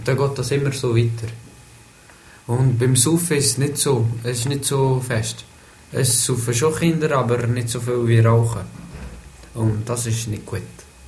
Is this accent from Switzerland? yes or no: yes; Switzerland; Also, ich bin in der Schweiz geboren, bin hier aufgewachsen